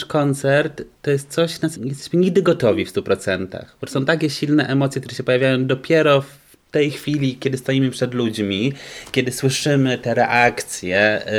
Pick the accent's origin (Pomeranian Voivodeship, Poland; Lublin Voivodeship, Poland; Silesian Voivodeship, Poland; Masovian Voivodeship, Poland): Masovian Voivodeship, Poland; Warsaw; Że jednak my jesteśmy z Warszawy i tego nie ukrywamy.